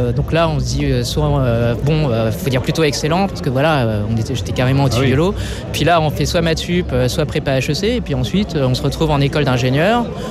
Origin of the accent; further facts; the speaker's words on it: Brittany, France; J'ai grandi en Bretagne. Je suis né, j'ai grandi en France. J'ai des parents qui sont réfugiés politiques